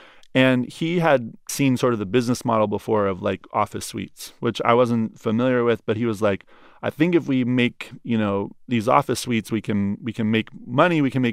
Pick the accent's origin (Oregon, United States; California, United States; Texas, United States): Oregon, United States; So first of all, I'm coming from Oregon. I've never met an Israeli before.